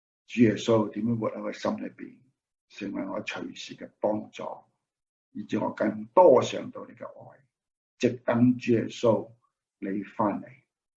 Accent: Hong Kong; 很多时候在香港啦，香港长大

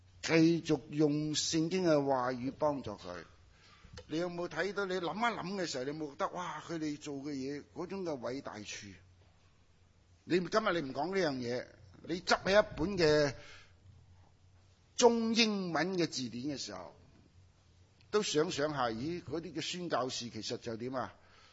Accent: China; 今日我话俾你知道，我哋中国人读圣经版本仍然系以边个做依归嘅？

